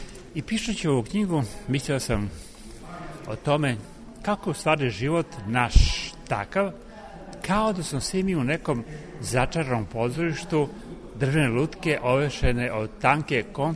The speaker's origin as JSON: {"language": "Serbian", "town": "Novi Sad", "region": "Vojvodina", "country": "Serbia", "tie": "born or raised there", "said": "ja sam odrastao u Novom Sadu, vrlo mali, imao sam jako blisko otinstvo."}